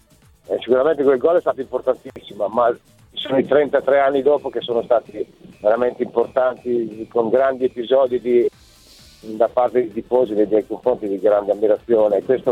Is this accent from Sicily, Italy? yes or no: no; Bologna, Emilia-Romagna, Italy; Io sono bolognese, ammiro quella di Bologna